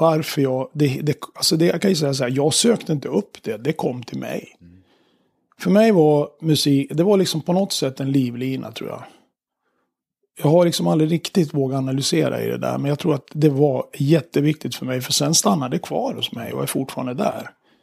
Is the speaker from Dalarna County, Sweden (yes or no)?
no; Gävle, Gävleborg County, Sweden; när de spelade på ungdomsgårdarna hemma i Gävle så det var ju fullt